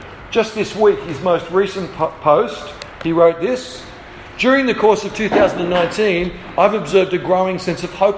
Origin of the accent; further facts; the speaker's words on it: Australia; And as Australians, we love our freedom, don't we?